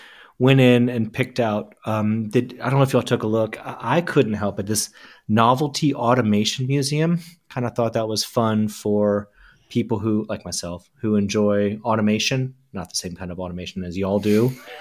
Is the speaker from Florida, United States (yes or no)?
yes; Jacksonville, Florida, United States; unless it's like my hometown in Jacksonville. I know where that is.